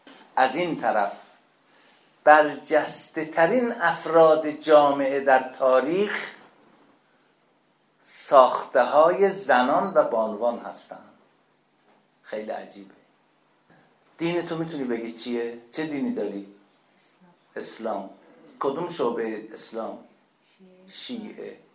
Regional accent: Iran; ما چون ترکیم، ببخشید، امکانات نبود.

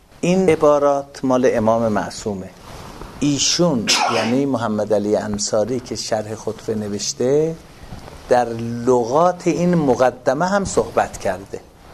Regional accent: Tork, East Azerbaijan, Iran; 40 سال 40 و چند سال پیش که من رفتم تبریز، گفتن اهل کجا هستی؟ گفتم اهل ترک، که تبریز از اطرافشه.

